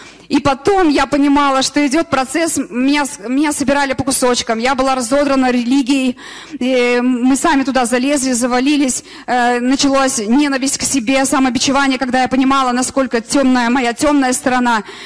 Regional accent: Tyumen, Tyumen Oblast, Russia; now in Lysva, Russia; я приехала из Тюмени, сейчас я в Лысьве.

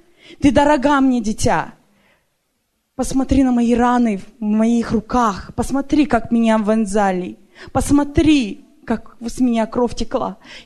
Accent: Maine, United States; я приехала из Мейна.

